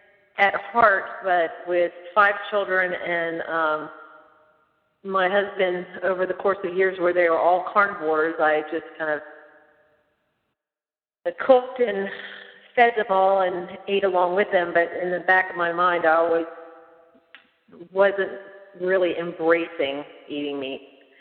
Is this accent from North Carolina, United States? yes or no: no; Dover, Delaware, United States; I'm actually from right here in Dover, Delaware. Pretty much all my life moved here when I was about 9 months old, transplanted from the military.